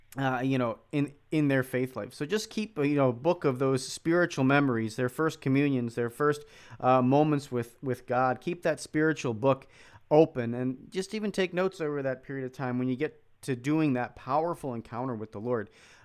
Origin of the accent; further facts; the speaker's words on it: Philadelphia, Pennsylvania, United States; I grew up in Philadelphia. So I was confirmed when I was in sixth grade.